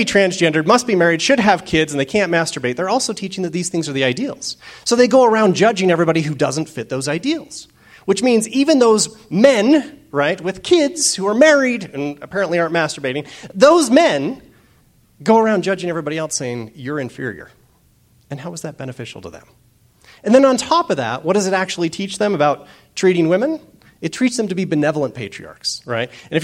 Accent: Utah, United States; I love coming to Utah. I'm from Utah, right? I love coming to visit family.

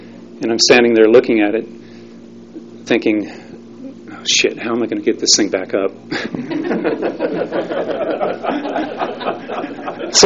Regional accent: California, United States; I didn't come from Utah, I was from Northern California.

